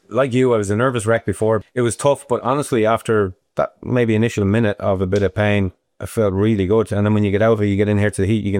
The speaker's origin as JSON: {"language": "English", "town": "Galway", "region": "County Galway", "country": "Ireland", "said": "obviously I'm from Galway. Growing up, we were always by the sea."}